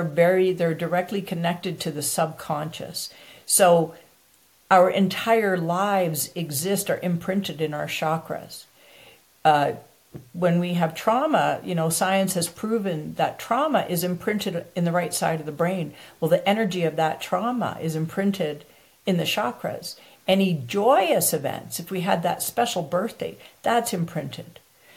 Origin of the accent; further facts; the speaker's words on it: Canada; now in United States; I am Canadian.